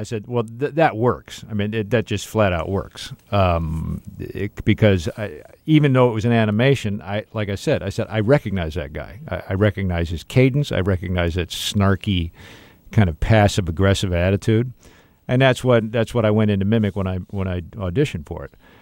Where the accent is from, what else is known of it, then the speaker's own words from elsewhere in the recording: Rolling Meadows, Illinois, United States; I grew up in Rolling Meadows, Illinois. That's where I grew up.